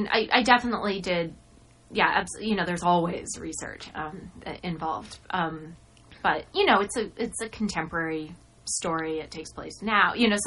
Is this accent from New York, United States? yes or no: no; Albuquerque, New Mexico, United States; born there; I was born in Albuquerque and all my extended family's in New Mexico. But I moved with my parents and we moved a lot.